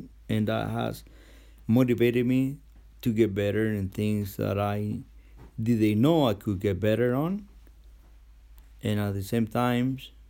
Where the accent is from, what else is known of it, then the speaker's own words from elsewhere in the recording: Emiliano Zapata, Guerrero, Mexico; I come from a little town called Emiliano Zapata, located in Acapulco, Guerrero, Mexico. And that place made an impact because I grew up there as a kid in the middle of crime, drugs, and sports.